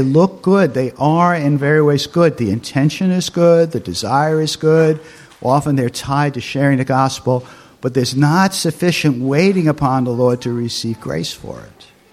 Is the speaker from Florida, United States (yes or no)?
no; New York City, New York, United States; where I grew up in New York City, there were still cobblestones left before I left the city.